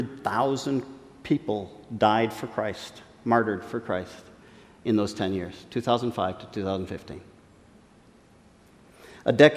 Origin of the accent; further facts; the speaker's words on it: United States; I have lived in other countries. Believe me, I am so thankful I'm an American with an American passport.